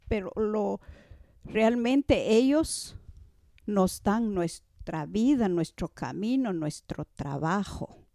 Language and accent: Spanish; Quiché, Guatemala; now in Rabinal, Guatemala; Yo soy maya quiché. Crecí, viví, trabajé en el área quiché. Posteriormente emigré para Rabinal Baja Verapaz, donde hoy ahí vivo. Soy guía espiritual